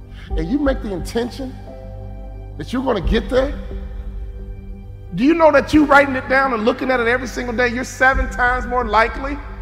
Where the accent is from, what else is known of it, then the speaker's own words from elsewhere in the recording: Chicago, Illinois, United States; I'm from Chicago. I've never been to a thug retirement party.